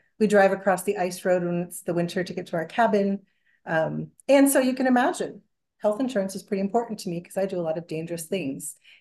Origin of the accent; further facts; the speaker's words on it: Kodiak Island, Alaska, United States; I grew up in Alaska. I'm a lifelong Alaskan, grew up in Kodiak Island, where all of those Kodiak bears are.